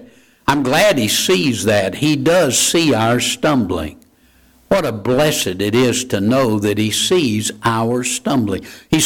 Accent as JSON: {"language": "English", "region": "Georgia", "country": "United States", "tie": "born or raised there", "said": "when I was a kid growing up in Georgia. We were lucky if we could get one channel"}